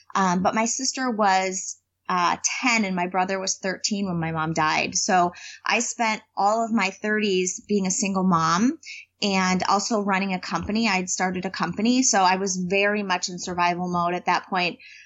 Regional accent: Minnesota, United States; I grew up in the Midwest. I'm a Minnesota girl, so all this sunshine and warmth is delicious.

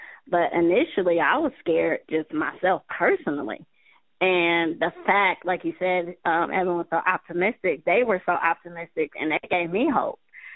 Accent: San Francisco, California, United States; growing up in San Francisco, I actually lived in Lakeview until I was 11. Then we moved to Fillmore, where I grew up, and then I've been working in the Bayview for like the last 20 years.

